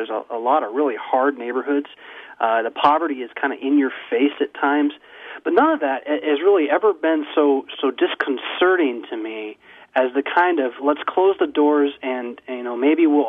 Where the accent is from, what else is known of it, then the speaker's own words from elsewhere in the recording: San Diego, California, United States; the suburban lifestyle growing up in San Diego